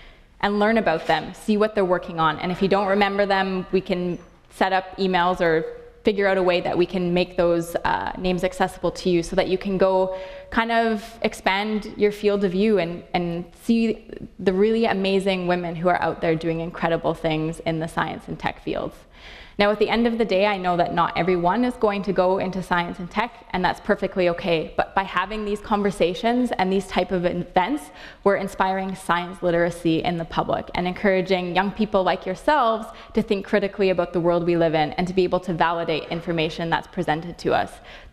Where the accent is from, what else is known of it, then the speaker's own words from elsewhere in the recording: Calgary, Alberta, Canada; because I'm from Calgary and growing up in the Rockies, I spent a lot of time outside camping and hiking